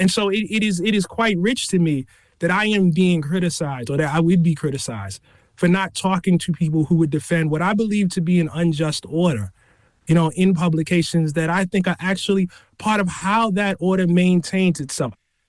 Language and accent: English; United States; But the point I would make is that I am responsible as an American